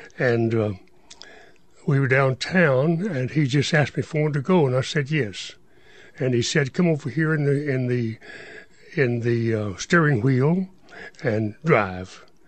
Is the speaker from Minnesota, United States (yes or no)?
no; Ada, Oklahoma, United States; Yes. I grew up in Ada, Oklahoma, and at 15, I left home.